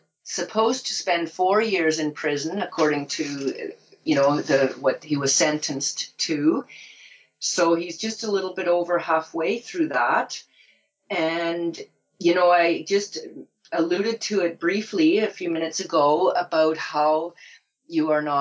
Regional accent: Canada; I'm a Canadian. I flew back home to Canada after we put that video on the internet.

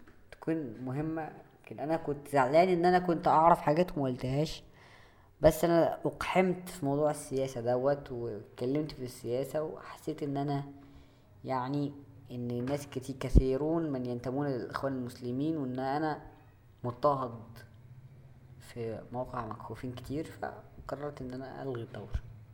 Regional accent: Egypt; طب هو ازاي عارف ان انا مصري؟ ايه شايف اللغة بتاعتي بتكلم عام كده فقال لك ان انا مصري؟ لا طبعا، شايف ان الاي بي بتاعتي من مصر،

